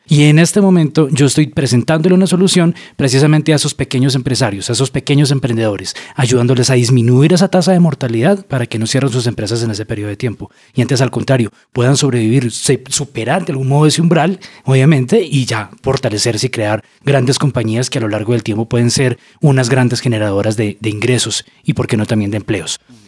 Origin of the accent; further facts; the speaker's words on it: Manizales, Caldas, Colombia; now in Bogotá, Colombia; Manizales, Caldas, Colombia. Vivo hace ya 14 años acá en Bogotá.